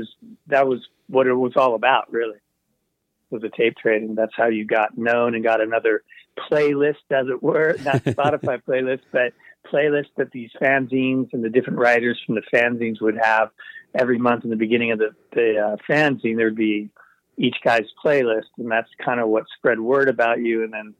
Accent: Seattle, Washington, United States; also born or lived in Brooklyn; My family we're from Brooklyn, New York originally, but my father got work in the Seattle area, so we were like a suburb of Seattle.

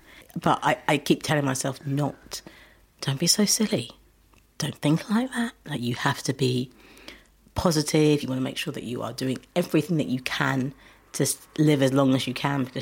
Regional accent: Harleston, East of England, United Kingdom; Like, I grew up in Harleston.

